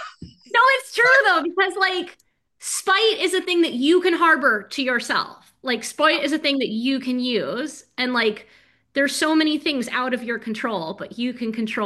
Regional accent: United States; now in Scotland, United Kingdom; I'm an American who lives in Scotland.

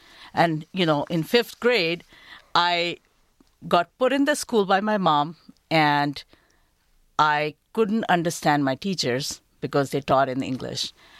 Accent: Pakistan; The place where we grew up in Pakistan, the language is called Urdu.

